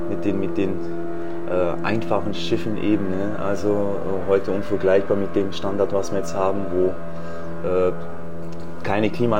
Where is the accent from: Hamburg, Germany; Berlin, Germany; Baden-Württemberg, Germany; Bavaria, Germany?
Bavaria, Germany; born there; Also ja, ich bin in Bayern geboren, bei Illertissen, bin jetzt 44 Jahre